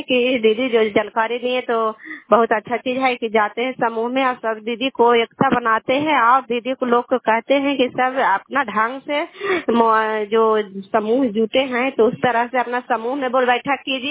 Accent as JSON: {"language": "Hindi", "town": "Kalyanpur", "region": "Bihar", "country": "India", "said": "घर कल्याणपुर वाली बेरछी पंचायत प्रखंड चंडी जिला नालंदा का निवासी हूँ।"}